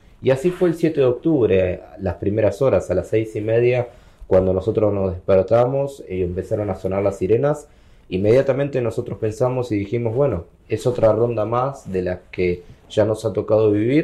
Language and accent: Spanish; Argentina; como soy argentino, más pequeño que la provincia más pequeña de Argentina.